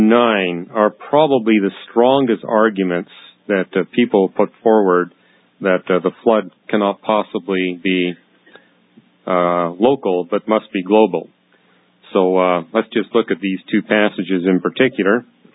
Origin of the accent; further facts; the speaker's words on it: Canada; I grew up in Canada